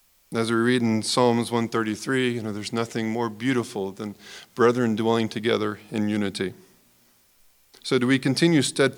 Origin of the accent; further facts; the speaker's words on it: Dayton, Ohio, United States; It's one thing I found interesting growing up in the Dayton, Ohio area in congregation is I felt this one thing that congregation did very well.